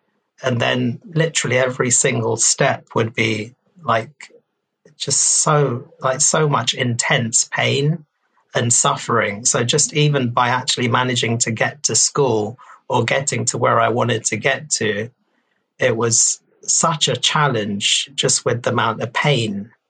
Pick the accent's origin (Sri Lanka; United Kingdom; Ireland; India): India; from kind of my own cultural beliefs being Indian, I used to kind of think of disability as a curse.